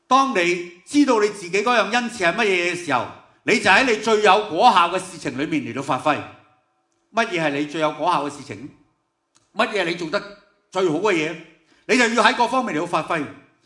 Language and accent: Cantonese; Hong Kong; 即是我们香港人经常讲的说话